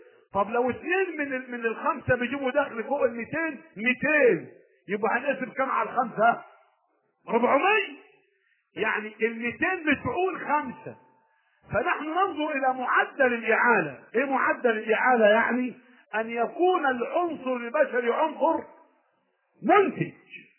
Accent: Egypt; بس المشكلة عندنا في مصر الآن حقيقة انعكاسة او سميه عدم رشد اقتصادي وسفاهة.

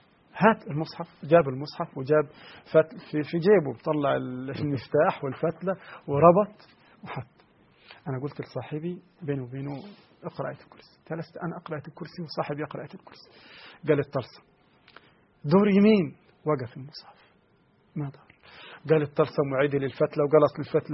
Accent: Egypt; وعندنا في مصر في شيء يحدث في مصر تقريبا أو سوريا وتركيا

